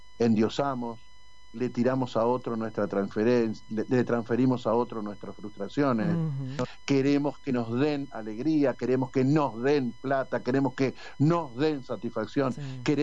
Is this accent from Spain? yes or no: no; Argentina; Los únicos que podemos levantar la Argentina somos los argentinos.